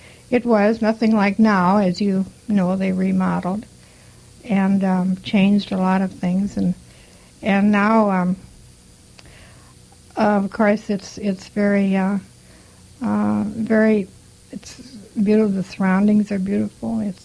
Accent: Grandin, North Dakota, United States; also born or lived in Minnesota; I was born on June 29th, 1916. On a farm near Grandin, North Dakota. I went to school, rural schools in various towns in North Dakota, such as Hillsboro and Kelso

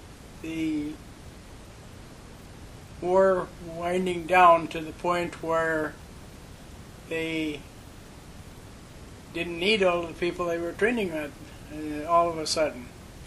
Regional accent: Bismarck, North Dakota, United States; Well, I was born in Bismarck, North Dakota, and grew up there.

